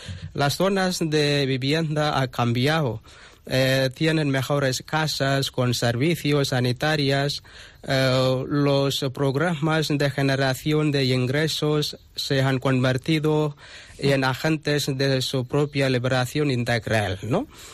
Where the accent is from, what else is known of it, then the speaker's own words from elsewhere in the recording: Tamil Nadu, India; Spanish is a second language; de la India, de la provincia de Tamil Nadu.